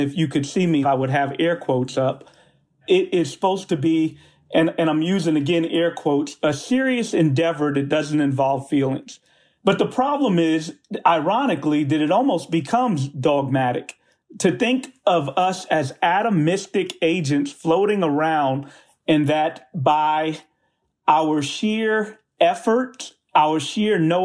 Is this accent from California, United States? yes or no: no; Brooklyn, New York, United States; I mean, I grew up in Bedford-Stuyvesant. We did not have silver spoons, but, you know, they were working class individuals.